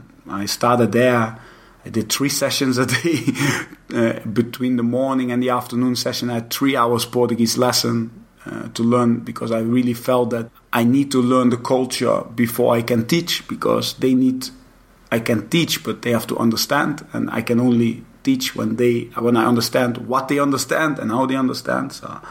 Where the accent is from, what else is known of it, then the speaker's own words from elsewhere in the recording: Netherlands; that's something I never witnessed before because I come from Holland.